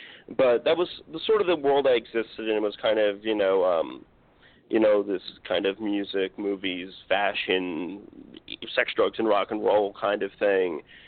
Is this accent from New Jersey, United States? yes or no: yes; New Jersey, United States; Yeah, I'm from North New Jersey. I live in a fairly normal suburban town. I went to public school.